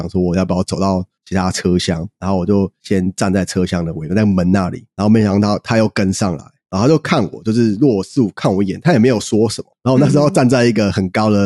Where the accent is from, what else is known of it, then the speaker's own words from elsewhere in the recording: New York, United States; 因为我是纽约人